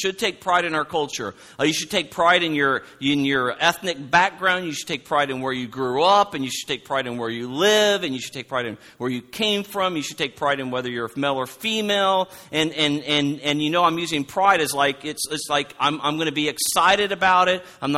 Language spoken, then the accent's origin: English; Oregon, United States; Creesh and I grew up in the same denomination, but I grew up in Oregon on the West Coast.